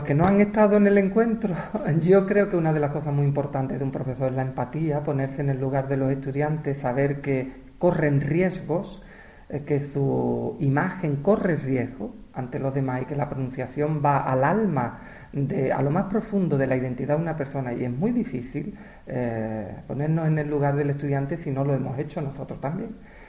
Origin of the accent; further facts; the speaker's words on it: Seville, Andalusia, Spain; Soy sevillano y me encanta cantar.